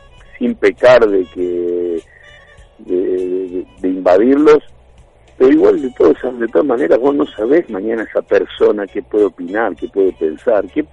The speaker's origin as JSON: {"language": "Spanish", "country": "Argentina", "said": "nosotros estamos acá y los que estamos acá somos nosotros argentinos."}